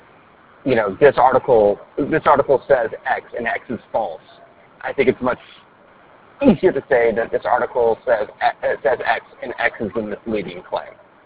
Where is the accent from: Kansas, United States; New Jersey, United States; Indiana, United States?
Kansas, United States; I grew up in Kansas.